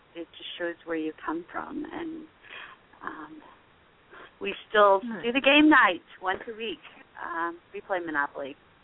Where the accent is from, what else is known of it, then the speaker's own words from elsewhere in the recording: Illinois, United States; I'm from Illinois, too. And a lot of what you said just kind of reminded me of home.